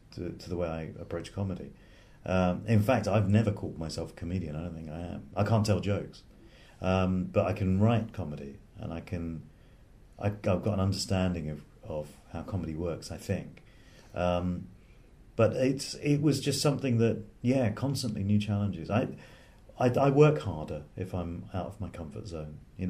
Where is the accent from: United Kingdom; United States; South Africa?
United Kingdom; England; born there; You know, I was born in England